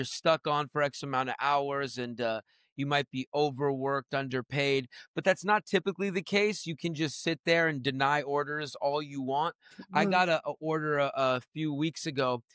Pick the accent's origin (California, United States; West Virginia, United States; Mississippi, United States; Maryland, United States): California, United States; Beverly Hills; I grew up in Beverly Hills. So you can only imagine the kids that grew up in Beverly Hills.